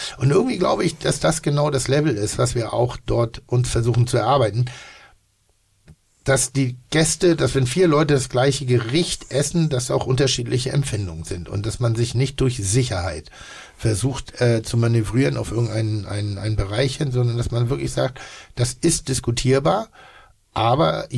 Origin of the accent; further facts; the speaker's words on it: Ellerbek, Schleswig-Holstein, Germany; also born or lived in Egenbüttel; Ich bin ja auch auf dem Land groß geworden, Ellerbeek, Egenbüttel.